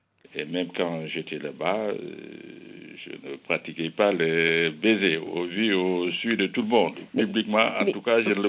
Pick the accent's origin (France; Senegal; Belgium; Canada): Senegal; qu'on appelle chez nous, au Sénégal, la soutoura.